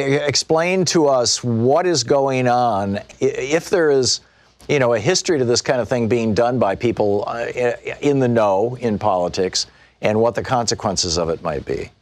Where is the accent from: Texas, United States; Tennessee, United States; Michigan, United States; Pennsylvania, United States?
Michigan, United States; I mean, I grew up in Michigan. I know the politics there pretty well.